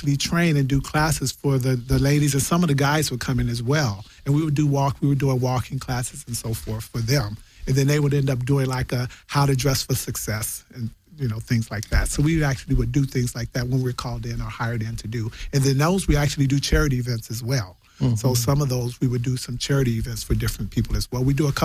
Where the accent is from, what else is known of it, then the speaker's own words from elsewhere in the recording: Idlewild, Michigan, United States; we went to Idyllwild, Michigan, which is my hometown.